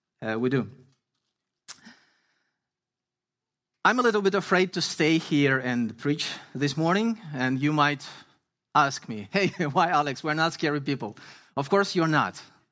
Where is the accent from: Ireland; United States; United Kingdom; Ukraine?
Ukraine; also born or lived in Israel; We are originally from Ukraine, and we spent 4 years in Israel before coming here around a year and a half ago.